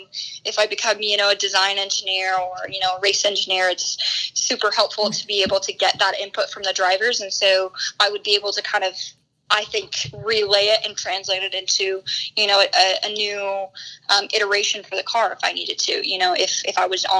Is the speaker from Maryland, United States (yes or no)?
no; Colorado, United States; obviously I'm from Colorado, so growing up, you know, doing a lot of outdoor activities